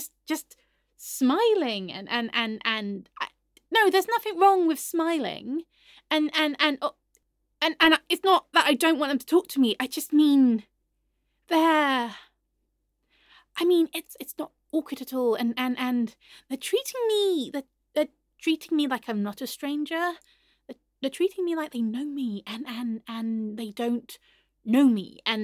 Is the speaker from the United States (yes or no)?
no; England, United Kingdom; I'm just very English. I can stop at any time, but I don't want to because, you know, I like being English.